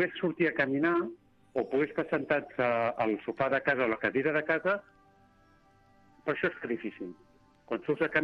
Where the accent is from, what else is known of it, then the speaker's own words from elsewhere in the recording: Sant Andreu de Llavaneres, Catalonia, Spain; Perquè en el meu poble, que jo que dic a Llavaneres